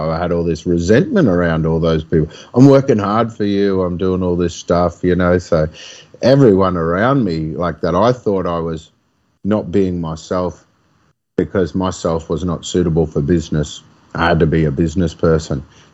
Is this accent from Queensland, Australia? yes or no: yes; Queensland, Australia; And growing up in the Whitsundays, it was all camping and hunting and fishing.